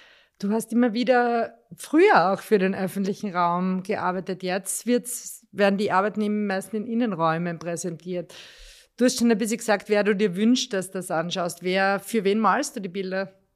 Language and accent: German; Carinthia, Austria; wir sind ja beide Kärntnerinnen, ich schaue von meinem Fenster auf die Berge